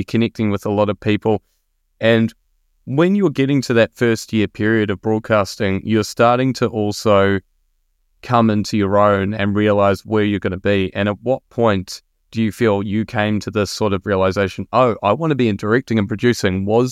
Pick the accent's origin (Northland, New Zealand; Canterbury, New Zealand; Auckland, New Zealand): Canterbury, New Zealand; Christchurch; Even though I was obviously studying in my hometown, Christchurch being my hometown, so for me it was not a far-flung place.